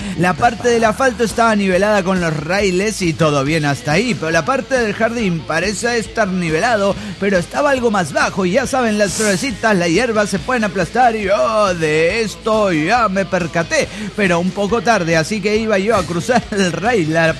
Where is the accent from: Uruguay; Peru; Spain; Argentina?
Argentina; Misiones; de Misiones Argentina.